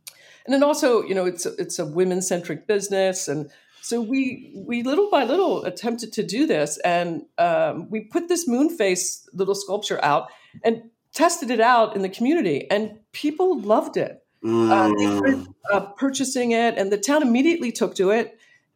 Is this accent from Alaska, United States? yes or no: no; Pennsylvania, United States; I grew up near in Pennsylvania, but when I was a kid, we lived near Hershey.